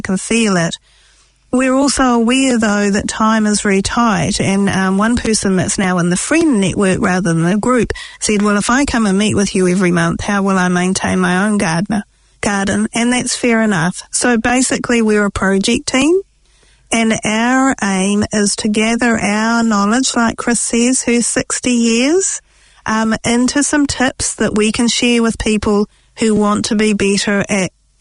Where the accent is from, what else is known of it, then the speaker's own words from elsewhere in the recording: Nelson, New Zealand; I grew up in Whakatū Nelson, so very seasonal, changing seasons.